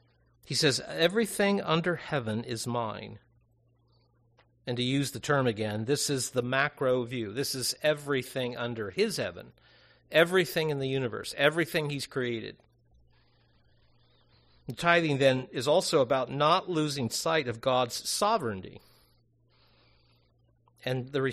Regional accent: Cincinnati, Ohio, United States; And at least where I grew up in the Cincinnati area, the principle of determining your third tithe year was based off when you were baptized.

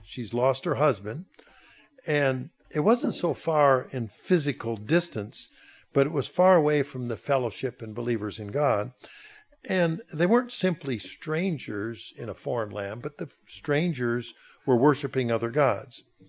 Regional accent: Minnesota, United States; Now, I was raised in South Central Minnesota, about equidistant from Iowa, Wisconsin, and South Dakota.

